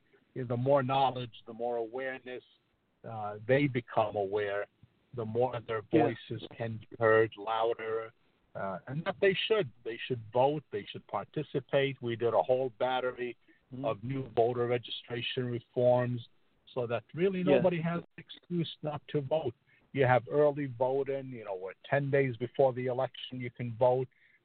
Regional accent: Yonkers, New York, United States; You know, all my life mm-hmm. I grew up here in Yonkers.

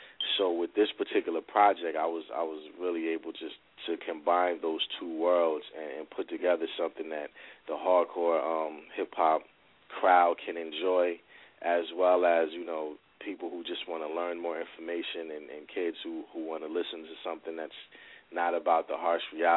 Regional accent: Willingboro, New Jersey, United States; also born or lived in New Brunswick, New Jersey; I'm the CEO as well as the artist on labeled at Smart Music Entertainment. I grew up in New Brunswick and Willowboro, New Jersey.

